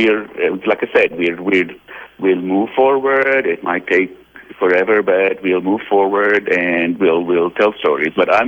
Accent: United States; I want to say I'm an American and I'm an Arab.

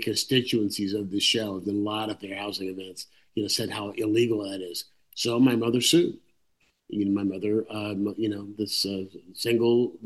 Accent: San Leandro, California, United States; the story of how I ended up growing up in San Leandro after my mother died. My grandmother raised me and my four sisters by herself.

